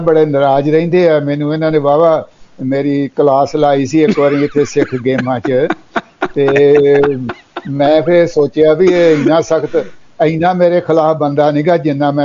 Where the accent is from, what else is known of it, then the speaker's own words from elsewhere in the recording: Amritsar, Punjab, India; ਤੇ ਉਹ ਅੰਮ੍ਰਿਤਸਰ ਸਾਡਾ ਸ਼ਹਿਰ ਆ, ਗੁਰੂ ਕੀ ਨਗਰੀ ਆ, ਗੁਰੂ ਰਾਮਦਾਸ ਸਾਹਿਬ ਨੇ ਵਸਾਇਆ ਹੋਇਆ, ਪਰ ਰਹਿੰਦੇ ਤਾਂ ਅਸੀਂ ਆ ਨਾ ਉੱਥੇ।